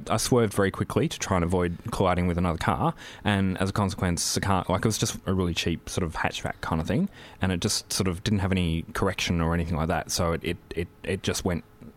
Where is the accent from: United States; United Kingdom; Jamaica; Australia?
Australia; realised that I was from Australia